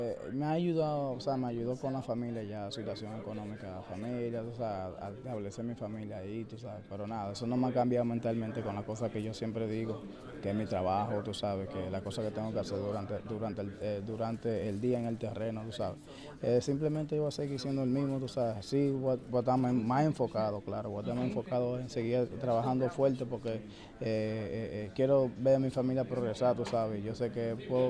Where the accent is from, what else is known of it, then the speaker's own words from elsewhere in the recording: Dominican Republic; nosotros nos mantengamos como dominicanos que somos, como hermanos que somos.